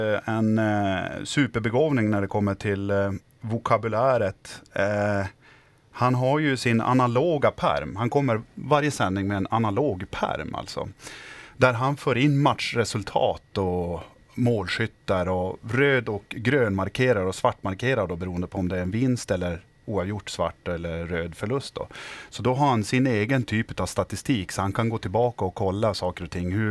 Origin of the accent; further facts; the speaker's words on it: Luleå, Norrbotten County, Sweden; Född och uppvuxen i länet i Luleå ursprungligen.